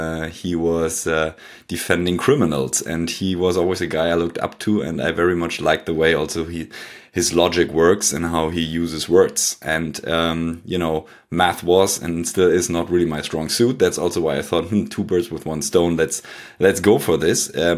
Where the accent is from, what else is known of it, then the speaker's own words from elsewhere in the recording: Hamburg, Germany; 35 years old, born and raised in Hamburg. And while I was in high school, I had the great opportunity and chance to spend a year abroad, actually, in the US, in New Hampshire, 2 hours drive to Boston.